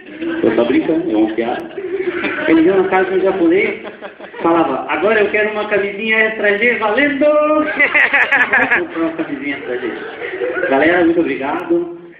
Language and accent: Portuguese; Curitiba, Paraná, Brazil; E eu sou curitibano, né?